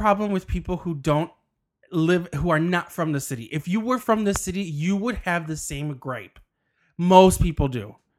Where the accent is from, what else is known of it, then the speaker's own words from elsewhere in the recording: Chicago, Illinois, United States; But then at the same time, as a Chicagoan, I think most people in the city feel this way.